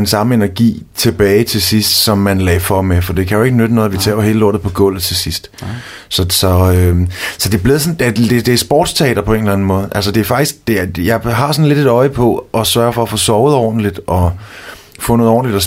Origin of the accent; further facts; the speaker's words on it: Odense, Region of Southern Denmark, Denmark; now in Aarhus, Denmark; Nej, jeg er fra Fyn.